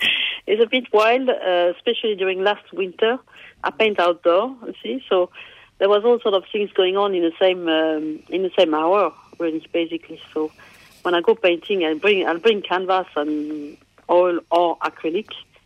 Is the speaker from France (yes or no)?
yes; France; English is a second language; now in Donegal, Ireland; I'm from France.